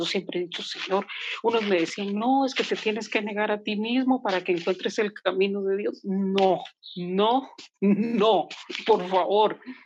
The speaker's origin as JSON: {"language": "Spanish", "country": "Guatemala", "moved": "as an adult", "said": "Pero había algo más en mí de búsqueda y tuve que salir de las fronteras de Guatemala para dar y viajar hacia el sur, a la linda y preciosa ciudad de Buenos Aires, Argentina"}